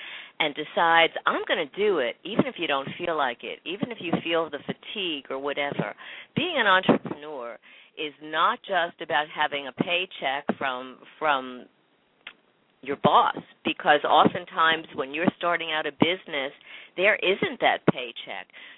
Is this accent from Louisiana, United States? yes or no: no; Brooklyn, New York, United States; I'm originally from Brooklyn, and it certainly is a very dramatic change in and of itself, just in terms of lifestyle.